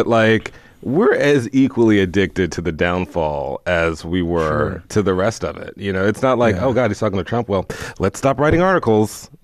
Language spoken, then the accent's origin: English; Houston, Texas, United States; And I remember growing up never understanding, because I grew up in Houston.